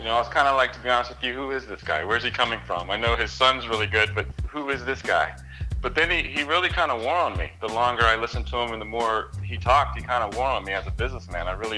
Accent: East Coast, United States; now in Portland, United States; Well, growing up in the East Coast, I still keep an eye on the Charlotte Hornets.

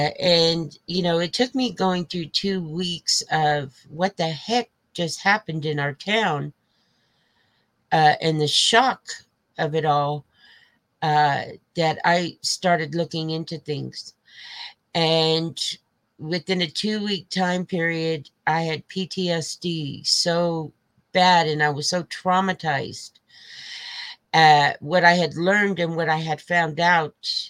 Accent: Colorado, United States; He brought me back home to my hometown in Colorado, in the state of Colorado, where I'm born and raised.

